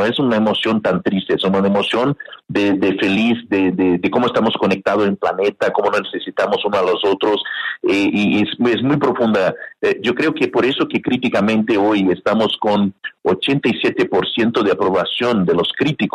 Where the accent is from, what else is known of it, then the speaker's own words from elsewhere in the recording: Brazil; Spanish is a second language; yo la conozco, yo soy brasileño